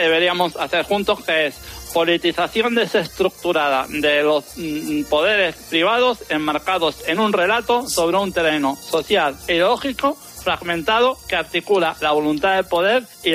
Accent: Galicia, Spain; yo también soy gallego.

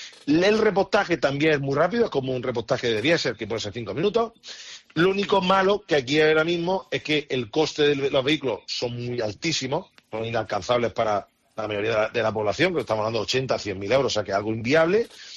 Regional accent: Andalusia, Spain; Que a mí, como andaluz que soy, pues me encanta todo eso.

